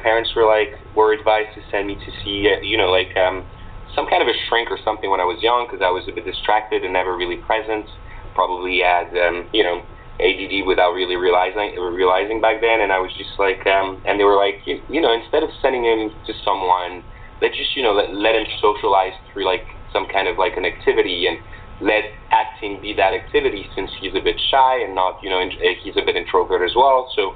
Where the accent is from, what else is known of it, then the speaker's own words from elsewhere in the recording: Morocco; also born or lived in Switzerland / New York, United States; I was born in Switzerland, so in Europe, and brought to Morocco because my mother is French Moroccan and my dad is British Czech.